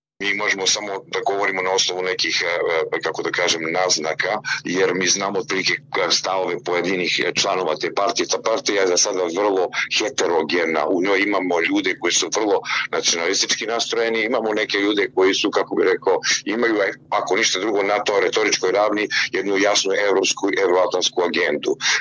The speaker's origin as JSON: {"language": "Serbian", "country": "Montenegro", "said": "prije svega na sjeveru Crne Gore, odakle sam ja"}